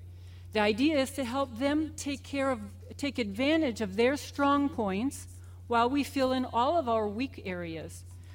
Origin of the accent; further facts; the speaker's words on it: Venezuela; English is a second language; I am a strong advocate of education because I come from Venezuela.